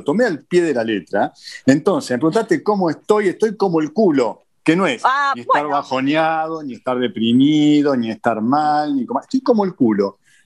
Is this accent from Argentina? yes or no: yes; Argentina; now in Uruguay; por más que yo esté viviendo en Uruguay, mi país sigue siendo Argentina y va a ser siempre Argentina, y mis afectos están allá